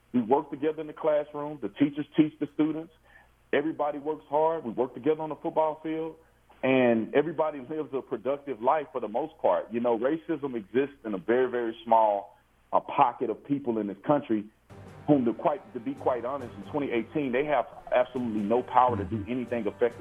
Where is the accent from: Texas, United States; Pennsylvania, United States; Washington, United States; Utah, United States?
Texas, United States; Fort Worth; Yeah, I grew up in Fort Worth, what I consider to be in and around what we call the hood my whole life.